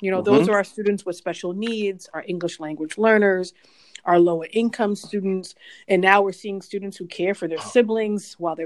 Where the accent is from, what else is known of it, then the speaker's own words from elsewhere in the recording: Boston, Massachusetts, United States; I was born and raised in Boston, and I'm a product of Boston Public Schools. I went to five of them.